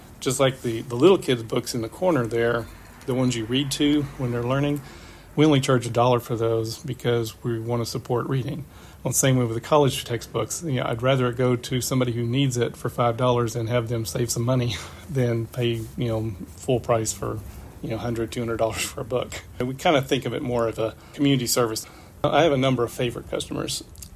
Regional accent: Dallas, Texas, United States; Growing up in Dallas, we had half-price books, which was very similar to the style of this bookstore

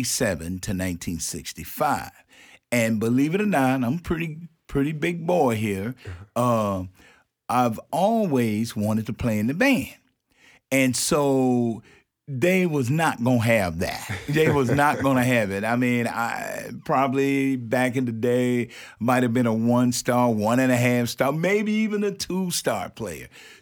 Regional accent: Picayune, Mississippi, United States; I attended a high school, George Washington Carver High School, in my hometown, Picayune, Mississippi.

